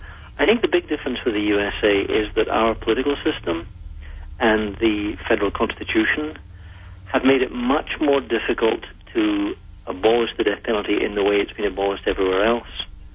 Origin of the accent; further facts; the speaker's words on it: United Kingdom; my compatriots in Europe, I come from Britain myself